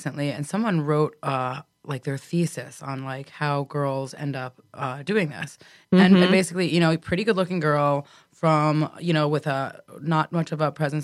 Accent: Connecticut, United States; A combination of things. I grew up in Connecticut.

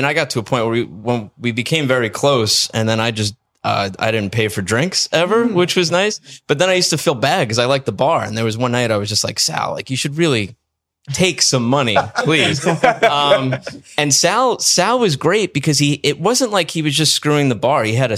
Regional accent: Staten Island, New York, United States; But I'm from Travis, Staten Island.

